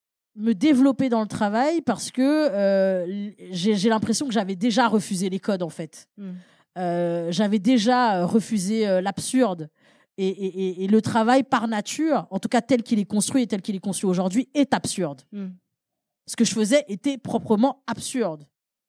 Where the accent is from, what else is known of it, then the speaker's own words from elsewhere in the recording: Paris, Île-de-France, France; born there; je suis née à Paris 20e, en fait.